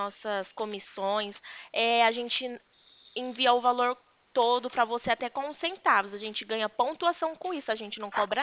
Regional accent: Presidente Prudente, São Paulo, Brazil; Eu sou de Presidente Prudente.

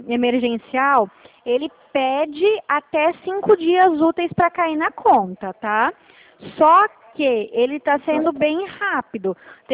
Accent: Dracena, São Paulo, Brazil; Eu sou aqui de Dracena

